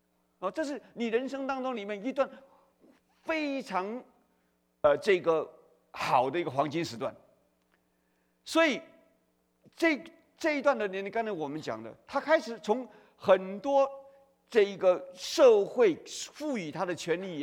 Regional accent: Taiwan; 我们从台湾来都唱过一首歌

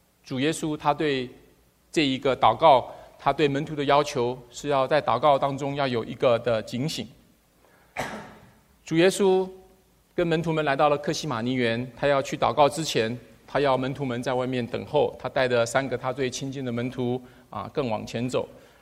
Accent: Taiwan; 所以我从台湾来的这个男丁在我们20岁前后，我们都要到部队去服役。

